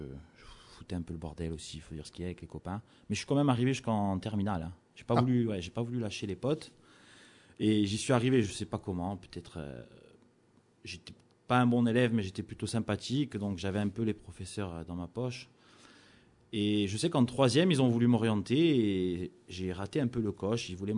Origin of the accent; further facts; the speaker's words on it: Corte, Corsica, France; mon enfance, en partie à Corté, comme tu viens de le dire, j'ai grandi là-haut, hein, maternelle, collège, lycée. Un petit peu ici, hein, parce que je suis originaire de la Balagne du côté de ma mère. On est d'un petit village après le Martouline, perdu, là où la route s'arrête.